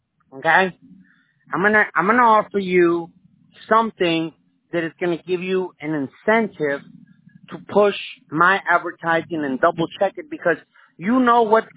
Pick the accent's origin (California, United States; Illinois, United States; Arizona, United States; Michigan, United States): Illinois, United States; Chicago; I'm from Chicago, man. The way we are is you scratch my back, I scratch yours.